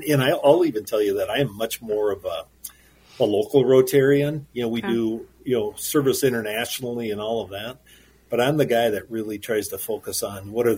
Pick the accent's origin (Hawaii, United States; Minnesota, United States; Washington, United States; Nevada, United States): Minnesota, United States; St. Cloud; I live over in Cold Spring. I was born and raised in St. Cloud